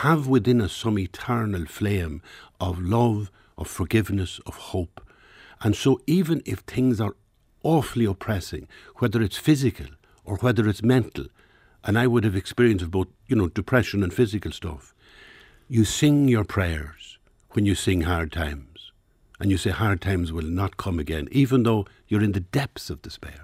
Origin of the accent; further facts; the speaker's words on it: Cavan, County Cavan, Ireland; thinking as I came from Cavan Town, right, bourgeois suburbia, you're talking … that was it.